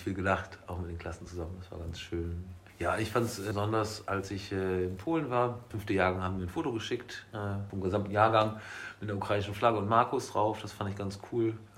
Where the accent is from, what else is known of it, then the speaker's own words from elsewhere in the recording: Damme, Lower Saxony, Germany; also born or lived in Berlin; now in Neunkirchen, Germany; ich komme aus Damme, bin dann nach Berlin gegangen zum Studieren und wir sind jetzt mit meiner Familie wieder hergekommen in die Region, nach Neunkirchen gezogen.